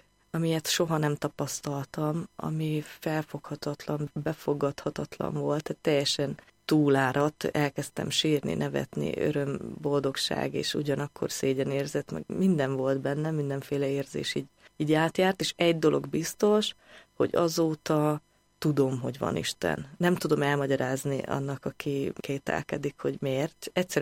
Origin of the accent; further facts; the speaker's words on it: Arad, Arad County, Romania; Aradi születésű vagyok, és ott is nőttem fel.